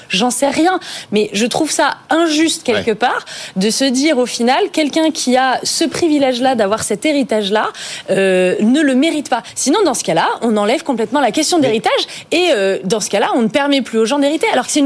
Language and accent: French; Auvergne-Rhône-Alpes, France; J'ai grandi en Auvergne.